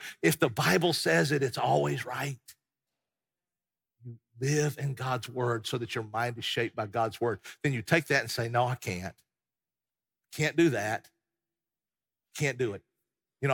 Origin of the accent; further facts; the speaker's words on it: Tennessee, United States; I came to that when I was 17 years old on a bus from East Tennessee with my church.